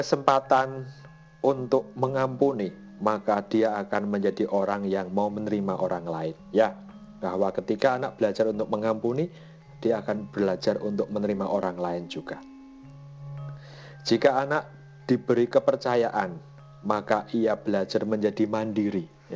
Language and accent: Indonesian; Java, Indonesia; Sebagai orang Jawa atau orang Indonesia, mungkin orang tua kita dulu sangat jarang untuk memuji kita di depan umum